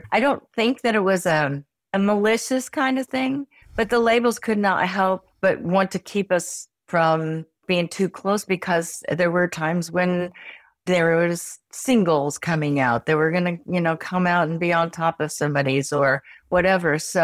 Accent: Midwest, United States; accent: Midwestern; My Midwestern accent came out.

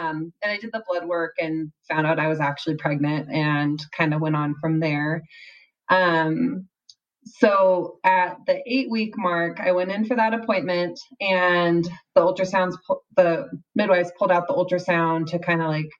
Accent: Seattle, Washington, United States; now in Utah, United States; Yeah, so I am from the Seattle area, but I recently moved to Utah with my husband, Mike, our son, Oliver, and our two big golden doodles, Remy and Walter.

